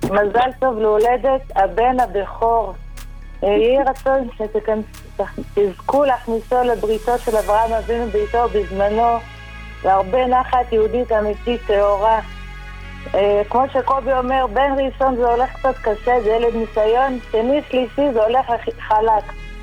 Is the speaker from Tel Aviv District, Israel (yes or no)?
no; Jerusalem, Jerusalem District, Israel; אני מירושלים.